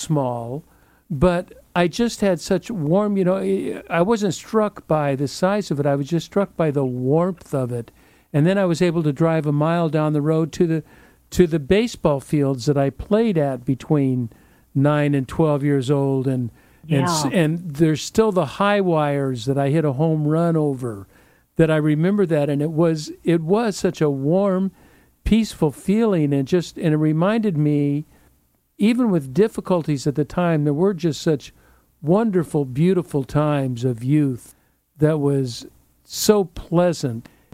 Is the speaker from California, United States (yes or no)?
yes; Pico Rivera, California, United States; I took a trip to my hometown, to Pico Rivera, and visited my elementary, junior high school, my hangout. We used to cruise Whittier Boulevard.